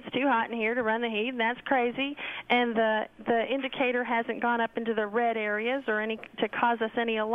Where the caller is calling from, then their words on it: Georgia, United States; I'm from Georgia.